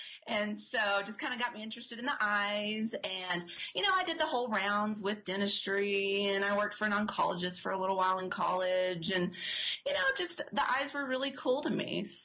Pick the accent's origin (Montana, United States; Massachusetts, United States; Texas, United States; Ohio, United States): Texas, United States; Amarillo; You know, not many people know that I went to 17 schools, because when asked, I say I'm from Amarillo, Texas, you know, so.